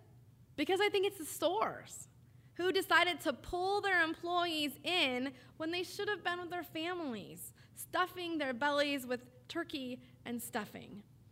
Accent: California, United States; I grew up right near South Coast Plaza and my family would walk to the mall

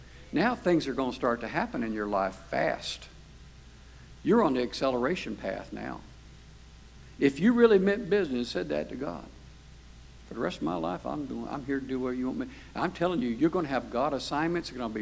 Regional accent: Daytona, Florida, United States; now in Lake County, United States; We're not from Lake County. We're from Daytona. And as a child, I don't think I ever came to Lake County.

